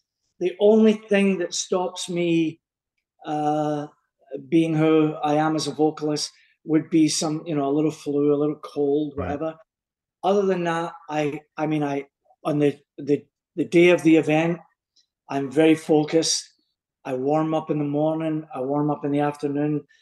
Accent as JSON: {"language": "English", "town": "Glasgow", "region": "Scotland", "country": "United Kingdom", "said": "And I'm from Glasgow."}